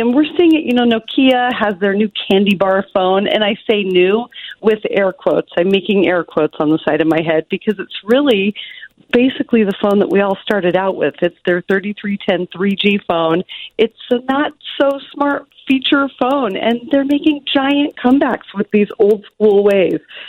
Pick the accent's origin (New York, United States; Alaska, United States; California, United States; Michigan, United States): Alaska, United States; and I am from Alaska. I grew up in Alaska. I go back there in a few days.